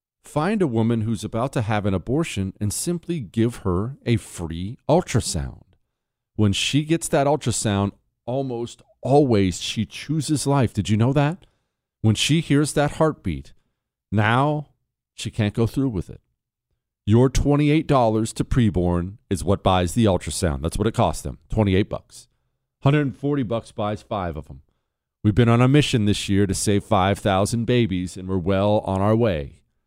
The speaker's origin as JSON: {"language": "English", "town": "Buffalo", "region": "New York", "country": "United States", "tie": "born or raised there", "said": "Born and raised in Buffalo, New York, and shipped out to San Diego in the Navy"}